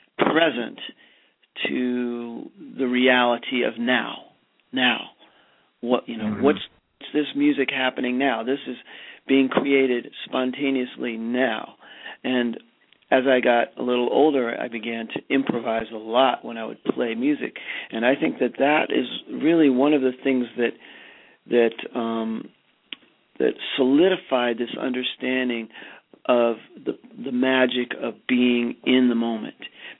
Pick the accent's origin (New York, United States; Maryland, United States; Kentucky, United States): Kentucky, United States; also born or lived in Brazil; I grew up in Kentucky, partly. And so I love the emotional depth and quality of that kind of music. And I also lived in Brazil for a couple years.